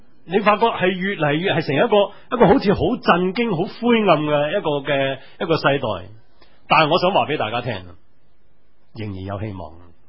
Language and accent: Cantonese; New Territories, Hong Kong; 我小时候在新界长大